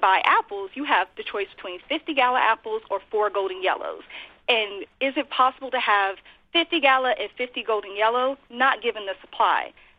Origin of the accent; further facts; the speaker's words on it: Florida, United States; now in Boston, United States; I'm originally from North Florida, and I actually came to Boston for more opportunity via an education at MIT.